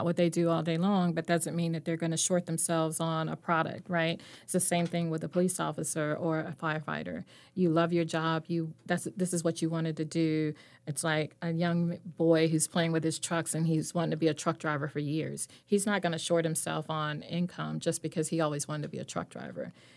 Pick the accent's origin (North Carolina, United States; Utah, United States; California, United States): North Carolina, United States; Winston-Salem; I came from Winston-Salem. We had a bus that came every 15 to 20 minutes, so we could pretty much get all over the city.